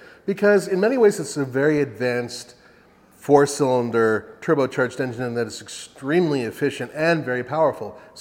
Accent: United States; Hell no. I'm an American.

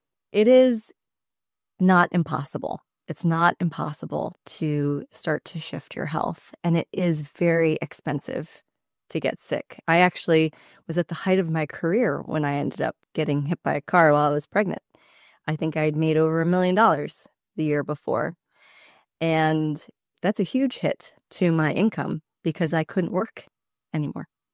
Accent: New York City, New York, United States; I grew up in New York City, so if I'm saying this, then it's got to be true for everybody else

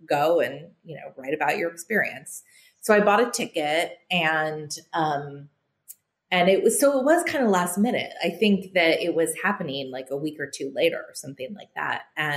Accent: Santa Cruz, California, United States; you know, from my background, I grew up in California in Santa Cruz.

